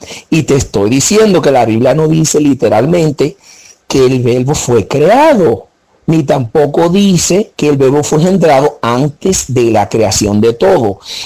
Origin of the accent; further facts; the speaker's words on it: Cibao, Dominican Republic; Usted y yo somos dominicanos los dos.